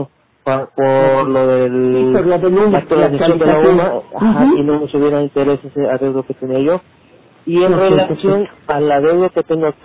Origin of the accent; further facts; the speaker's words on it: Orizaba, Veracruz, Mexico; pero yo soy de Orizaba